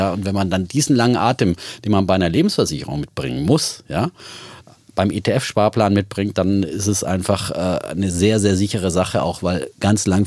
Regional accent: Bavaria, Germany; Und ich komme ja aus Bayern

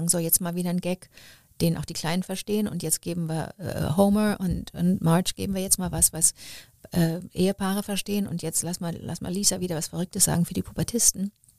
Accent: Montreal, Quebec, Canada; Ich bin in Montreal geboren und da waren Englisch und Französisch die Sprachen und meine Eltern sind aber Deutsch. Das heißt, wir sprachen drei Sprachen

